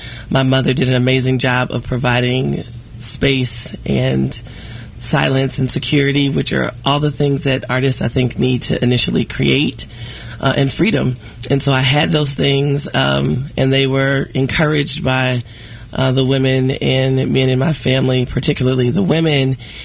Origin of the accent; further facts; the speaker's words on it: Kansas City, Missouri, United States; I'm from Kansas City, Missouri.